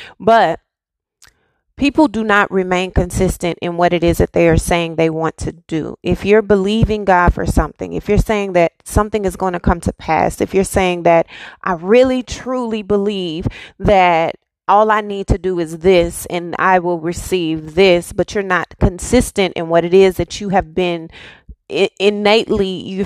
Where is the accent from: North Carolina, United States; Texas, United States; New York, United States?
Texas, United States; Dallas; I had never heard of city, and I'm from Texas. I'm born and raised in Dallas and I never heard of this city.